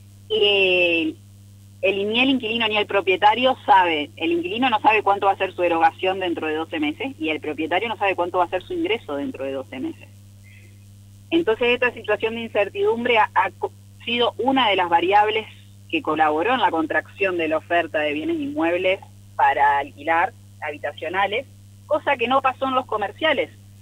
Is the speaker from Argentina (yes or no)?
yes; Argentina; como argentinos y comunidad